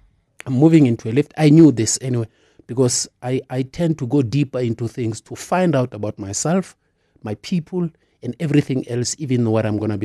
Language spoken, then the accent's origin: English; Johannesburg, Gauteng, South Africa; I tell her that, no, I'm from Johannesburg, South Africa, the Republic of South Africa.